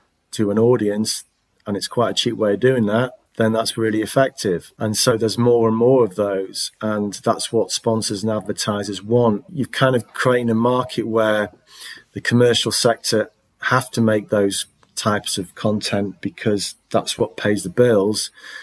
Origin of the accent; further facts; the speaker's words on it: Manchester, North West England, United Kingdom; I mean, I'm from Manchester, but Steve, Tom and Louise aren't.